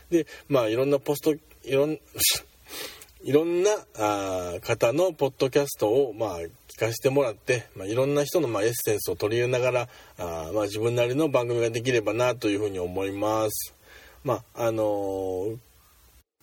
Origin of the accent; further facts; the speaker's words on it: Hyogo, Japan; born there; 自己紹介などをちょっとさせていただくと、兵庫県生まれの39歳です。はい。大阪で勤務しておりまして